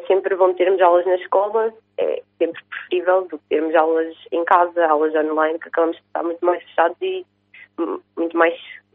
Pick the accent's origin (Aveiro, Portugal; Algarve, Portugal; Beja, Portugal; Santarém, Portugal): Aveiro, Portugal; Gafanha da Encarnação; Eu tenho 16 anos, nascida e criada na Gafanha da Encarnação, agora na Escola Secundária da Gafanha da Nazaré